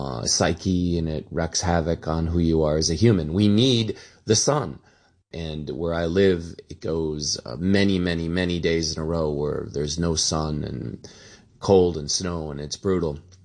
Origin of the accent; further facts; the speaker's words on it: United States; I'm an American actor.